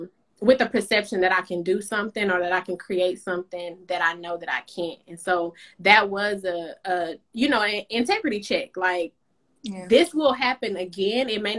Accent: Texas, United States; I'm from Southeast Texas. I can't give up crawfish.

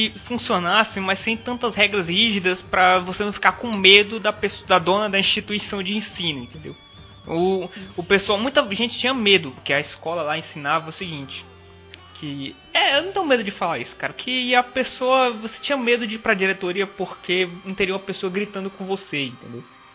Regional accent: Northeast Region, Brazil; Eu sou do Nordeste.

